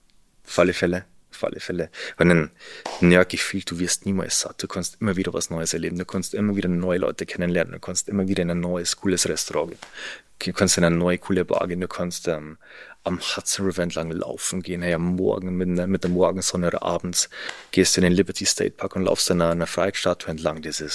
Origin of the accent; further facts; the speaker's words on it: Salzburg, Austria; In der Nähe von Salzburg, also du bist eigentlich fast in den Alpen drin. Du hast eine wunderschöne Landschaft, aber wenn du da aufwächst, dann ist es für dich normal.